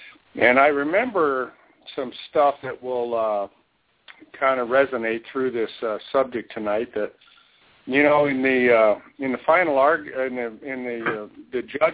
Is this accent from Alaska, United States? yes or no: yes; Fairbanks, Alaska, United States; and I was born and raised in Fairbanks, and I can tell you, the Anchorage jury is not the same as a Fairbanks jury.